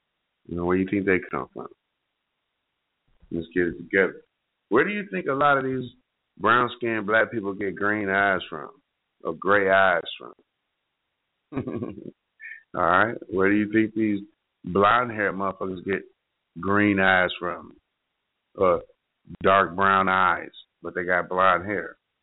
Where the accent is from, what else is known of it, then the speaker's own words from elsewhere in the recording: Cleveland, Ohio, United States; but go Cavs, what can I say? I'm from Cleveland.